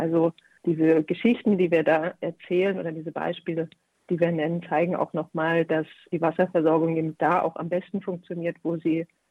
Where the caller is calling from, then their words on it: Berlin, Germany; ich bin ja aus Berlin hier zugeschaltet